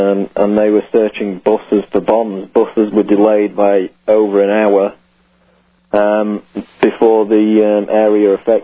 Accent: Sheffield, Yorkshire and the Humber, United Kingdom; which led to 8,000 people being evacuated from an area of Sheffield, my hometown, earlier today.

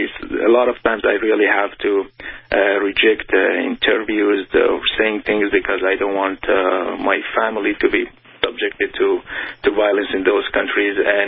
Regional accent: Iran; also born or lived in Syria; I did grow, as you mentioned, I grew up in Iran and Syria.

